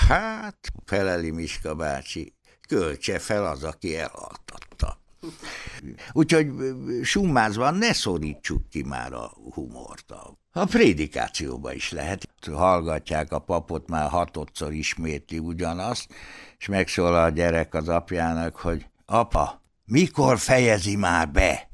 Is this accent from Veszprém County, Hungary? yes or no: no; Tiszalúc, Borsod-Abaúj-Zemplén, Hungary; Ugye én faluról jöttem, drága édesapám ott volt református lelkész Tiszalúcon